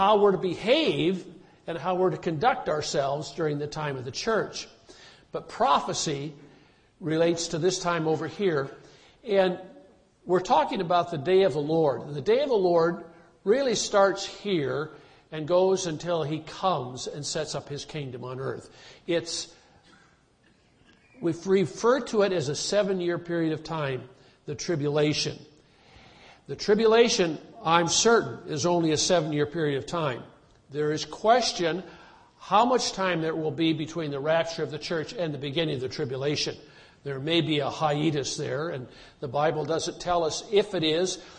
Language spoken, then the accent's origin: English; Midwest, United States; now in Montana, United States; When we moved out here to Montana, one of the things that I look forward to, being a Midwesterner, was to hunt in the mountains.